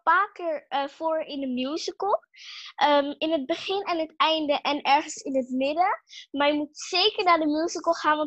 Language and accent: Dutch; Netherlands; Ik denk het wel, maar ik kom natuurlijk wel uit Nederland.